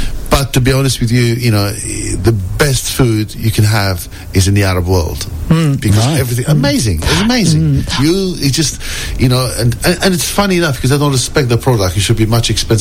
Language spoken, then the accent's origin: English; Algeria; born there; English is a second language; I was born in Algeria, of course, and I go there and I always drink water from the bottle